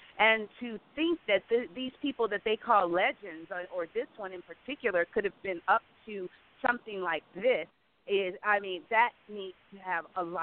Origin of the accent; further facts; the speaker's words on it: Chicago, Illinois, United States; also born or lived in New York; we're both from Chicago. We have very urgent things in our city going on.